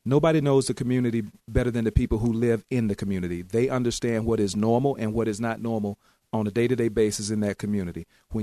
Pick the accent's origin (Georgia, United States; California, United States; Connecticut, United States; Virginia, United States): Georgia, United States; now in Knoxville, United States; I was born and raised in Georgia, so I'm used to Southern hospitality, but the people of Knoxville has taken it to a completely different level.